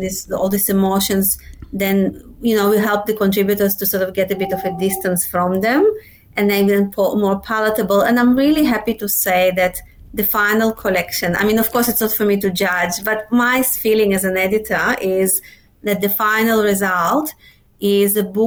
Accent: Russia; English is a second language; moved away as an adult; now in Australia; I was born in Russia, in the Soviet Union. Yes. So I spent my childhood in the Soviet Union.

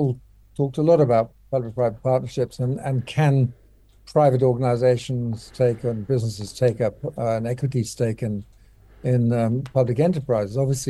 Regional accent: South Africa; trust in our basic capabilities as South African to actually perform well.

